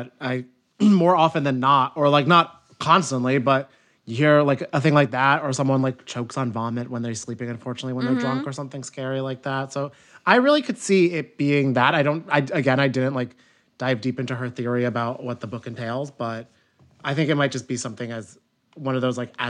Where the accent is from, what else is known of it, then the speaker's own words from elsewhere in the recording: Ireland; I'm Irish.